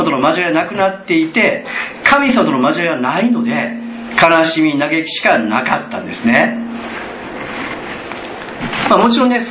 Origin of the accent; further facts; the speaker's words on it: Kyoto, Japan; 私が生まれた京都市北区で生まれ育ったので、そこら辺にお地蔵さんがあったので